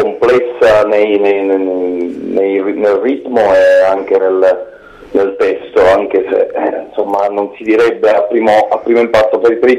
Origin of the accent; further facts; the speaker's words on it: Sicily, Italy; io sono siciliano, io sono cresciuto in una terra che da sempre accoglie le persone che scappano da una guerra o che scappano dalla tirannia